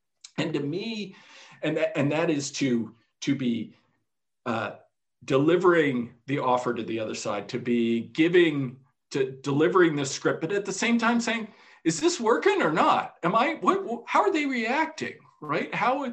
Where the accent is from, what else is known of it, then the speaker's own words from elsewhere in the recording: United States; No, I as an American, as an ignorant American, I follow it very closely